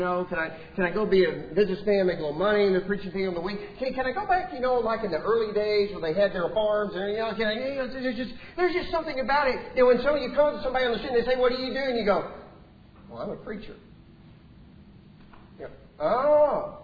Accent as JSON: {"language": "English", "town": "Lubbock", "region": "Texas", "country": "United States", "tie": "born or raised there", "lives_now": "Gainesville, United States", "said": "I grew up in Lubbock."}